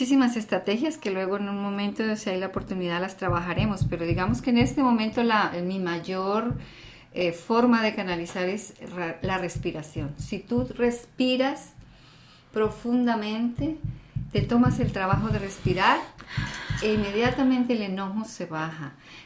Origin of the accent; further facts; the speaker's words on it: Colombia; Sí, soy colombiana, y hay muchos lugares hermosos allá